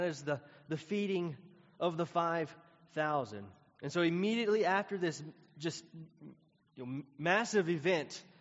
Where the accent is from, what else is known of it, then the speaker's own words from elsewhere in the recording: Tennessee, United States; accent: Southern; I'm from Tennessee. You may have caught that from my accent.